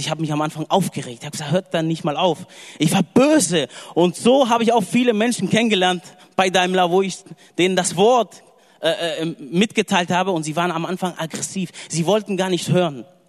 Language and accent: German; Wuppertal, North Rhine-Westphalia, Germany; Gut, ich bin mit 5 Jahren nach Deutschland gekommen. Meine Mutter hat mich hergebracht. Wir kommen aus dem Ruhrgebiet, Nordrhein-Westfalen, Wuppertal, wer es kennt, Wuppertaler Schwebebahn. Und ja, mein Vater Grieche, meine Mutter ist der Domrep.